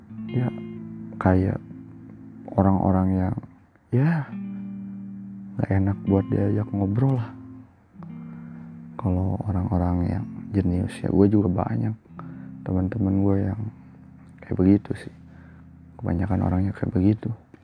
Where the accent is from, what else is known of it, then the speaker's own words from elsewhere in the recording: Cianjur, West Java, Indonesia; Gue merupakan pelajar SMP favorit di Cianjur, di kota gue, sekolah umum ya.